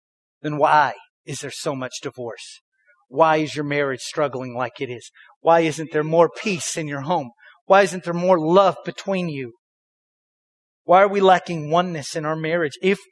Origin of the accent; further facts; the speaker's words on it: Waco, Texas, United States; I grew up in the Bible Belt. Raise your hand and raise up in the Bible Belt. Raise up in the Bible Belt in the blessed land of Waco, Texas.